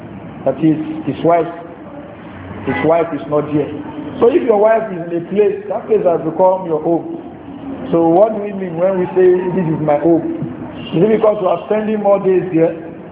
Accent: Kwara, Nigeria; now in Lagos, Nigeria; I will bring Kosuru in Lagos because I am from Kwara State.

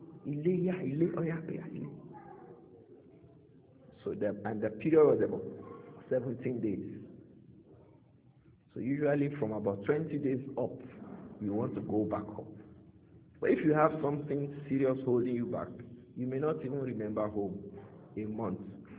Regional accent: Nigeria; English is a second language; For somebody who likes his honor, you begin to feel uncomfortable, especially as a Nigerian. So then you live amongst the people you never knew before.

